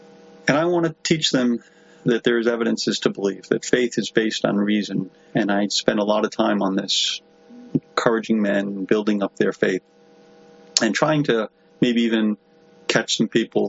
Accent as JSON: {"language": "English", "region": "Rhode Island", "country": "United States", "tie": "born or raised there", "said": "I'm an evangelist working in the prisons in North Central Florida. I grew up in Rhode Island. I had no religious background."}